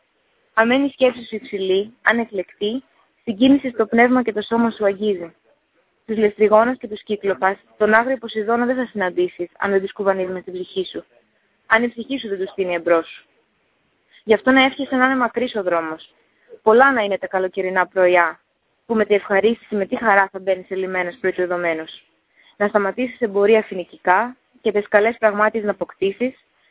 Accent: Greece; because I'm from Greece

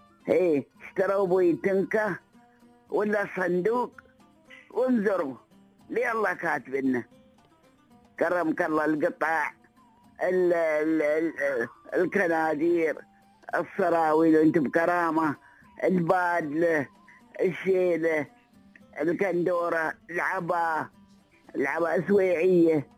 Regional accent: United Arab Emirates

